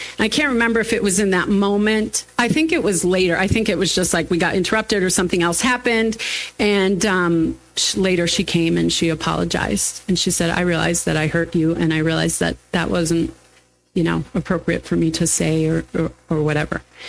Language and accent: English; United States; Proud to say I'm American.